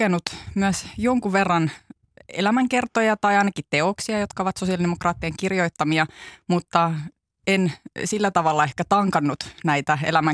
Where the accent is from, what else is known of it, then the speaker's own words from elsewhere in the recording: Tampere, Pirkanmaa, Finland; Tampere on minun ihannekuntani, oma kotikaupunkini, rakas kotikaupunkini.